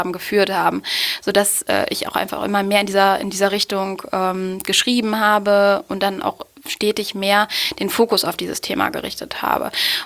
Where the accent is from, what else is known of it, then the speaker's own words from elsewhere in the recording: Osnabrück, Lower Saxony, Germany; ich komme aus Osnabrück, habe für die neue Osnabrücker Zeitung viel geschrieben